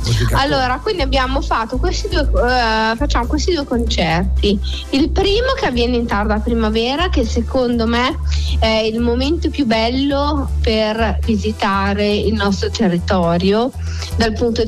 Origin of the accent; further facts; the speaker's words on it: Venice, Veneto, Italy; born or raised there; also born or lived in Vigevano